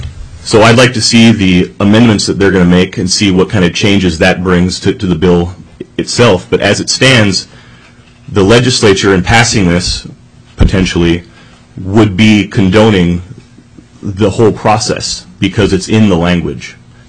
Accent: Bethel, Alaska, United States; I'm from Bethel. I was born and raised there. … I was born and raised in Bethel. I went to high school there, much like Senator Hoffman.

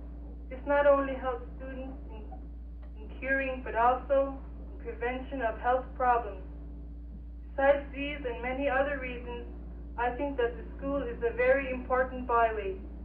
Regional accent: Emmonak, Alaska, United States; I am from Emalloc, which is on the lower Yukon River.

